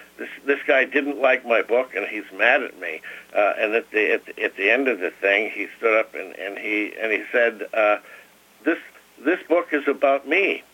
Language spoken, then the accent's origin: English; Tomah, Wisconsin, United States; I grew up in Tomah, Wisconsin, not far from you.